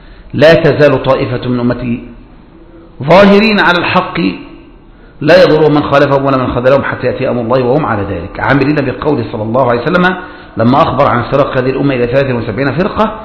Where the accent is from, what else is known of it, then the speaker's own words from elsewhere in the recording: Egypt; لا سيما في بلدنا مصر